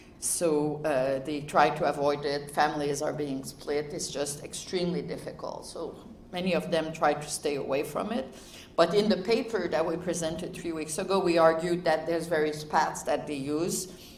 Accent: Quebec, Canada; Ottawa, the lower black circle, is where I grew up. I grew up on the Quebec side, just across the river. On one side of the river, everyone speaks English, or the majority speaks English. On the other side, the majority speaks French, which is where I grew up.

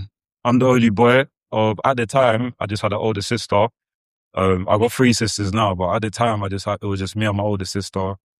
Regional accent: Lewisham, London, United Kingdom; English is a second language; also born or lived in Congo; I grew up in Lewisham, Forestall. I was born in Congo, arrived here 5 years old, and we didn't speak any English.

